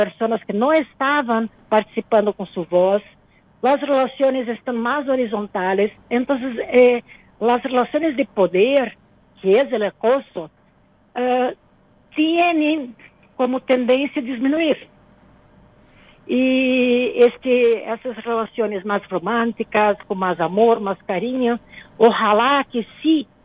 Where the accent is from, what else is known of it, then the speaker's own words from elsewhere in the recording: Brazil; Spanish is a second language; así como soy brasileña, soy muy, ¿no? Muy, muy chistosa